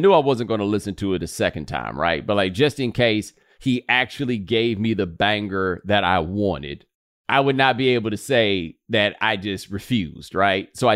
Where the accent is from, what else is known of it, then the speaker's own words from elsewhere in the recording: Houston, Texas, United States; You know, I'm from Houston too, right?